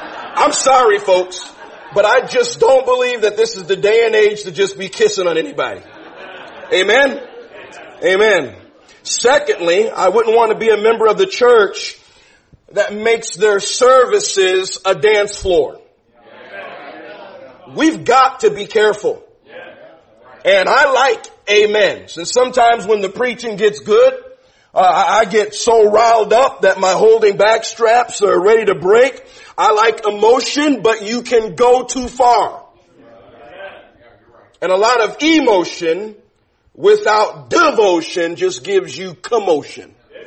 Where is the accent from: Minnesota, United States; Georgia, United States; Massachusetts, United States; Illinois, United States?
Illinois, United States; Chicago; I'm from Chicago.